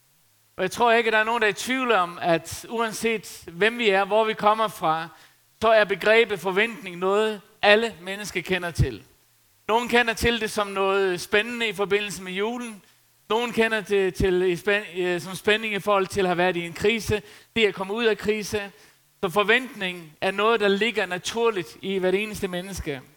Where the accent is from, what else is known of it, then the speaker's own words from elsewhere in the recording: Faroe Islands; Problemet på Færøerne, det er, at der hvor jeg er opvokset, så er der rimelig mange dage, hvor man skal holde sin sti ren